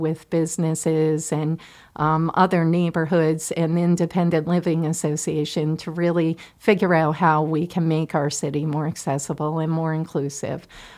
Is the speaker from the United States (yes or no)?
yes; United States; So I was born and raised here in North Central, and certainly those days it was much different.